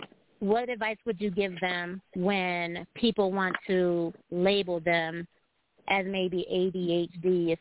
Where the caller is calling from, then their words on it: Grand Junction, Colorado, United States; I am in Grand Junction, Colorado right now.